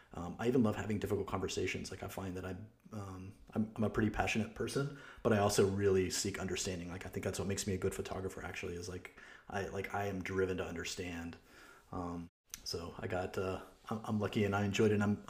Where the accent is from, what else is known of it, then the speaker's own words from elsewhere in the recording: Texas, United States; also born or lived in Oklahoma, United States; I'm originally from Oklahoma, raised in Texas